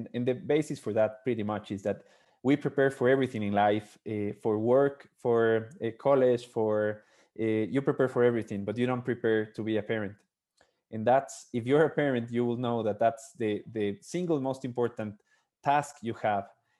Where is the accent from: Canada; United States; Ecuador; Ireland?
Ecuador; moved away; also born or lived in Australia; I'm originally from Ecuador in South America.